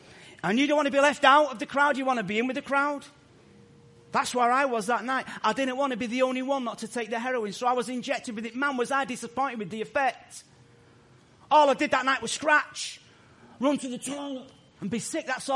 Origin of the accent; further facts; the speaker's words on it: Salford, North West England, United Kingdom; born there; I was born in Salford in Manchester. My dad was originally from Doncaster.